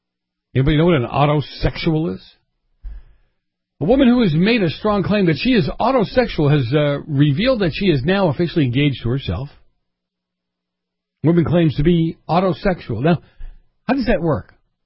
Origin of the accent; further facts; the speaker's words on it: Massachusetts, United States; In Massachusetts, my hometown, God bless America.